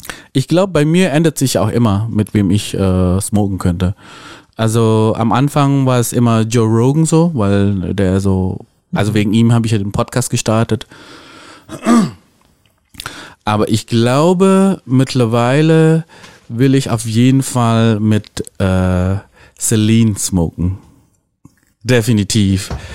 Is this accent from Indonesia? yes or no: yes; Jakarta, Indonesia; now in Metzingen, Germany; ich komme ja aus Jakarta und ich habe ja niemals, als ich klein war, geträumt